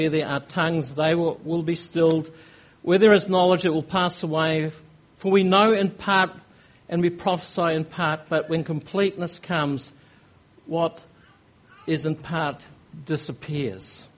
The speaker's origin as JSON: {"language": "English", "country": "Norway", "tie": "born or raised there", "said": "growing up in Norway, they're the most read nation in the world"}